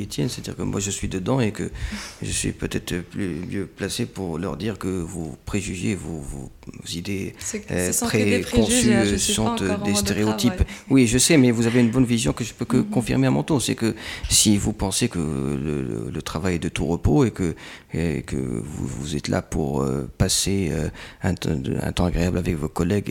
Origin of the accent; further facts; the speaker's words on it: Morocco; je suis marocain, je suis dedans